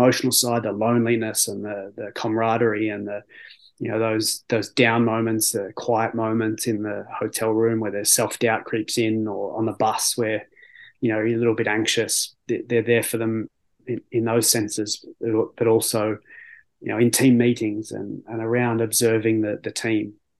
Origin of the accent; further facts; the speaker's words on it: Canberra, Australian Capital Territory, Australia; where we were from